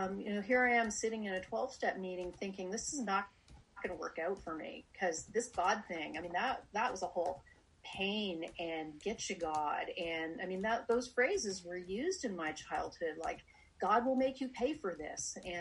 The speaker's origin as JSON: {"language": "English", "town": "Montreal", "region": "Quebec", "country": "Canada", "tie": "born there", "said": "I was born in Montreal. I'm a Canadian. I was born the youngest of five kids"}